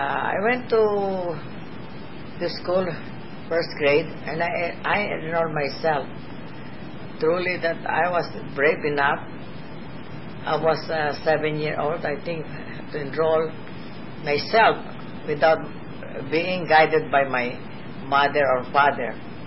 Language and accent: English; Manila, Metro Manila, Philippines; born there; Referring to where I was born in Malate, 407 Malate, Manila, close. This in Vermont Street, close to the Dakota Street in Manila, where I was born.